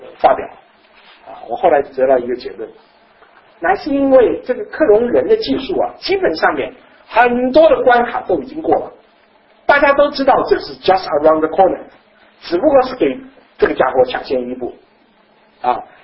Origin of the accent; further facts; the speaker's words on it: China; 他是朝鲜人，我是中国人。